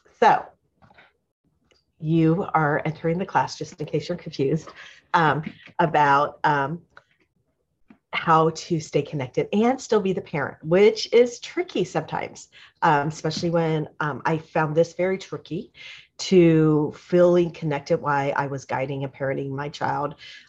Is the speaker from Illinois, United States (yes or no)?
no; Atlanta, Georgia, United States; now in Tampa, United States; And he grew up in DC. I grew up in Atlanta. And we actually now live in Tampa, and we've been here 18 years.